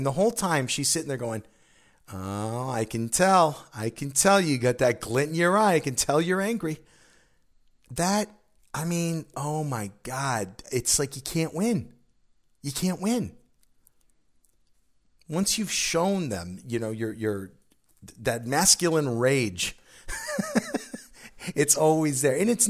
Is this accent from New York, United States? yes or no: no; Stockton, California, United States; our connection is we're both from Stockton.